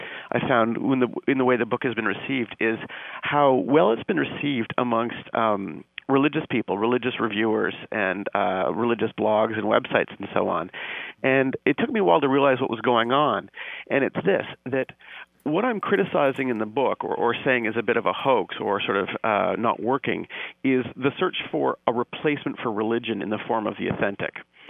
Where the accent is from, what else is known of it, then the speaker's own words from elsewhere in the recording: Canada; I'm a Canadian sort of looking